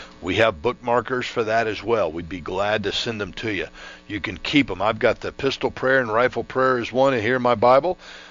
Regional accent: Florida, United States; I grew up in Central Florida.

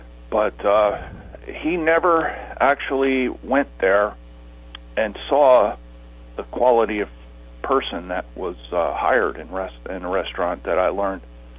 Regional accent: New Jersey, United States; and I grew up in New Jersey, you know, and there were, back in the 60s and 70s, there were a lot of entry-level jobs that a young man could get

